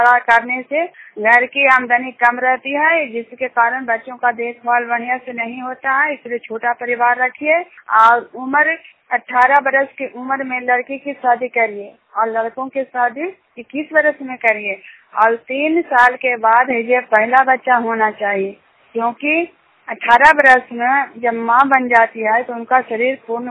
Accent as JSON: {"language": "Hindi", "country": "India", "said": "Junior गांव के रहने वाली हूँ और बिरसल प्रखंड का निवासी हूँ।"}